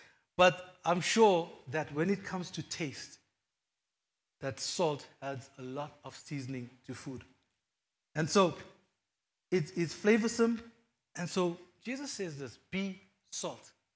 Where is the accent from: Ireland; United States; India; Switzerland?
India; Me being an Indian, I think having curry without salt, man, that's the worst.